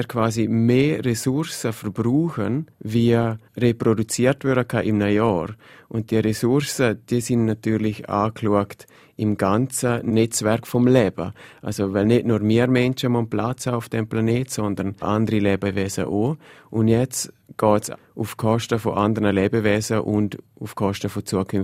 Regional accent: Liechtenstein; wo wir auch als Liechtensteiner einen grossen Einfluss haben mit unserem Konsum

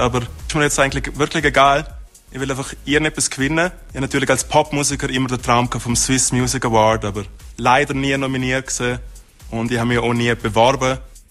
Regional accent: Liechtenstein; weil dort, wo ich herkomme, ist das Fernsehen wirklich sehr schlecht. Das Liechtensteiner Fernsehen ist nicht gut

